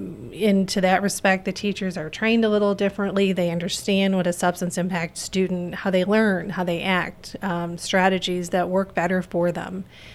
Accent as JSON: {"language": "English", "town": "Chicago", "region": "Illinois", "country": "United States", "said": "I'm originally from the Chicago area."}